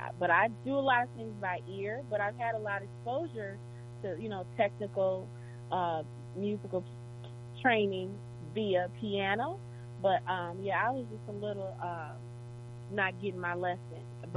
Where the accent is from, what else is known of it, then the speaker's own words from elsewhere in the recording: Milwaukee, Wisconsin, United States; And I'll be talking about how I grew up in Milwaukee and my musical influence through my family